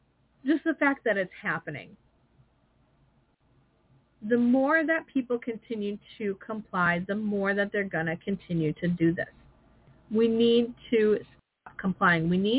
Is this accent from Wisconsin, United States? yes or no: yes; Wisconsin, United States; I'm from Wisconsin.